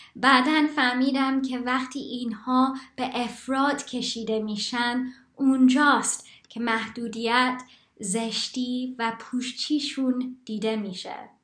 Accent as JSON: {"language": "Persian", "region": "England", "country": "United Kingdom", "tie": "born or raised there", "said": "اگر اون فضای فرهنگی رو که من به عنوان یک دختر ایرانی در انگلیس در اون بزرگ شدم رو میتونستم در یک جمله خلاصه کنم"}